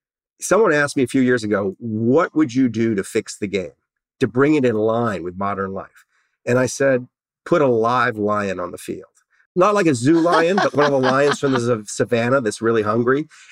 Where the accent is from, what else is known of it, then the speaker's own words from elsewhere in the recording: New Orleans, Louisiana, United States; So I'm from New Orleans.